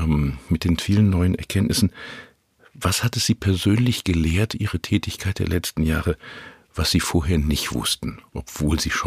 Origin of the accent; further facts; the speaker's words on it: North Rhine-Westphalia, Germany; Ich bin ja aus dem Ruhrgebiet